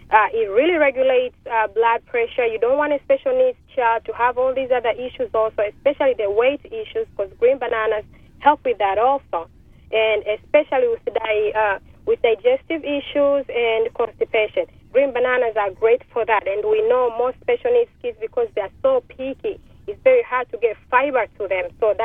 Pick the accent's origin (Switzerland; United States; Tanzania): Tanzania; moved away; Originally, I'm from Africa, where the Kilimanjaro Mountain is, the country of Tanzania.